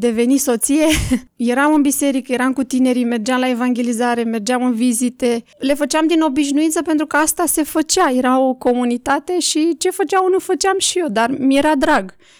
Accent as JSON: {"language": "Romanian", "region": "Bucharest", "country": "Romania", "tie": "born or raised there", "said": "Am fost crescută în București la bloc"}